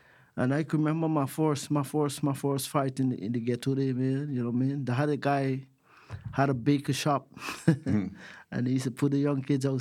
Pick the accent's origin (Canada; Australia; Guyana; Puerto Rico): Guyana; now in United States; So growing up in Guyana, you know, I always knew that in order to become world champion, you had to go to America.